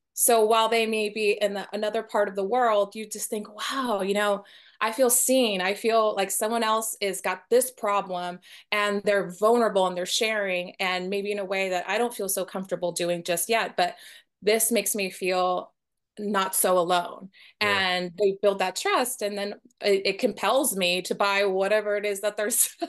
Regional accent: South Padre Island, Texas, United States; also born or lived in Austin; now in New York City, United States; But I'm from the Valley. I was raised in South Padre Island, and I love all things RGB. but I've been now living in New York for 8 years this month.

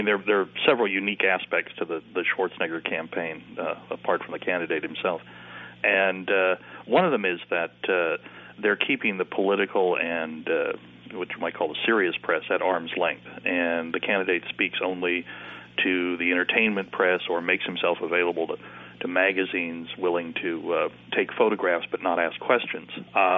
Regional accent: California, United States; Yeah. Yeah, I'm a native of this place. And I think we have dysfunctional politics in the state.

